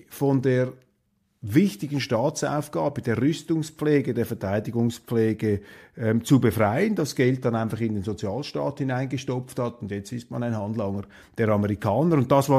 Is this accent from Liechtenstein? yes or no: no; Switzerland; Aber das ist doch für mich jetzt als Schweizer, als Neutraler, absolut verwerflich